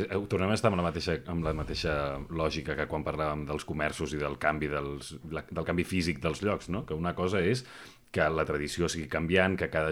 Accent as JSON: {"language": "Catalan", "town": "Barcelona", "region": "Catalonia", "country": "Spain", "said": "A mi almenys m'angoixa molt, com a barceloní i com a ciutadà"}